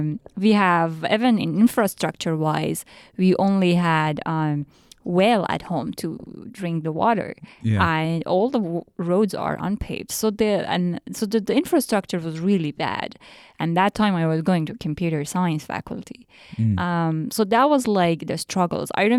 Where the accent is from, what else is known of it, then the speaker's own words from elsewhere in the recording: Iran; accent: Iranian; English is a second language; I came from Iran, as a person who lived in Iran. So my accent was Iranian.